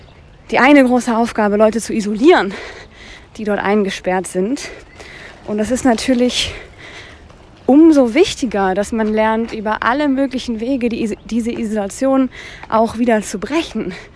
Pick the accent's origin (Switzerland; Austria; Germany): Germany; Halle, Saxony-Anhalt; Ich bin nämlich in Halle aufgewachsen